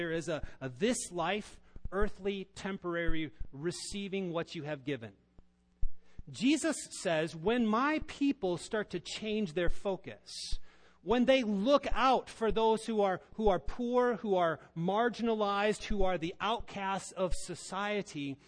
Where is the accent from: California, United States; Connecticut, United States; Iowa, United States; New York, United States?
Iowa, United States; I remember growing up in Northwest Iowa, how difficult it is to challenge tradition.